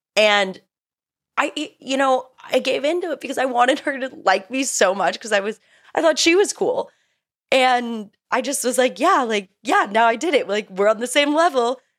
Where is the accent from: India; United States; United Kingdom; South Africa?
United States; Albuquerque, New Mexico; moved away; growing up in Albuquerque, New Mexico until 2014.